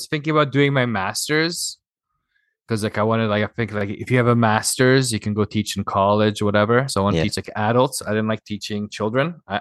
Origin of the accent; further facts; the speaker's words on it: Toronto, Ontario, Canada; Yeah, I'm from Toronto.